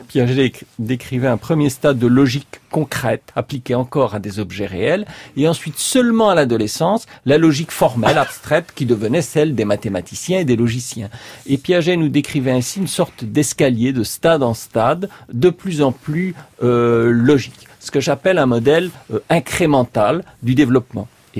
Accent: Belgium; Je suis belge d'origine

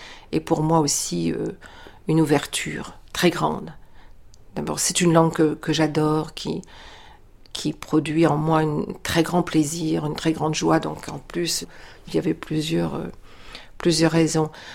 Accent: France; il n'y a pas l'écart, ah, c'est les Américains et moi, je viens de la France.

